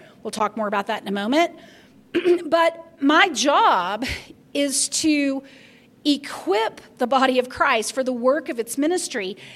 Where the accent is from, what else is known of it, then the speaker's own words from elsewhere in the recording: the South, United States; I grew up in the Baptist church. I grew up in the Bible Belt, and we didn't, if we did talk about it, I didn't hear it.